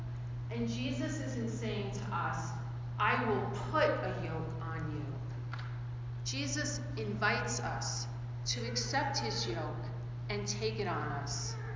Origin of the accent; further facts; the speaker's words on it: Queens, New York, United States; Now, I haven't spent that much time on a farm growing up in Queens